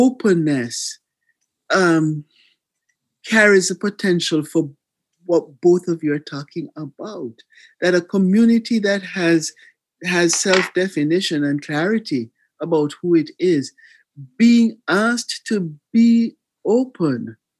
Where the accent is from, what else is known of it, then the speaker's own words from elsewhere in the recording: Jamaica; and I'm from Jamaica.